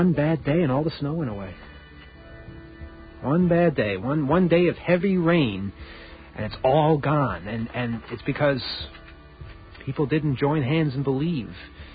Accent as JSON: {"language": "English", "region": "New York", "country": "United States", "said": "You ever wake up and realize, hey, I'm from Fisherville, I'm from Butterfuco Land. I'm from where the garbage barge came from, you know?"}